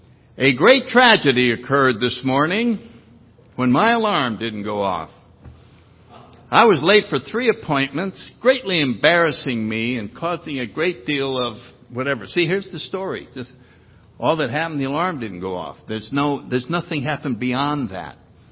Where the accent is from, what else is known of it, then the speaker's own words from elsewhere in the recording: Connecticut, United States; born there; The plan was that I was born in Connecticut.